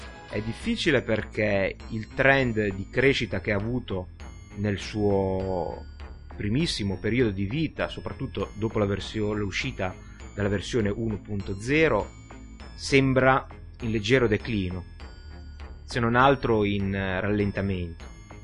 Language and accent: Italian; Liguria, Italy; ma da buon ligure cerco sempre di scegliere il prodotto col miglior rapporto qualità-prezzo